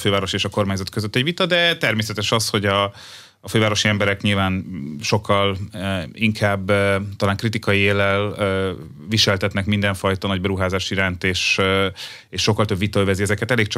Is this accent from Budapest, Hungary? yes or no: yes; Budapest, Hungary; Budapestiként, amikor azt látjuk, hogy dugó van a belvárosban valahol